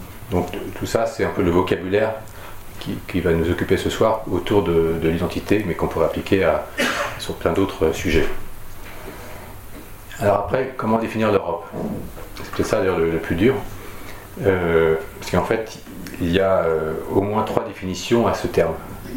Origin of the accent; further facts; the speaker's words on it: Paris, Île-de-France, France; en tant que Parisien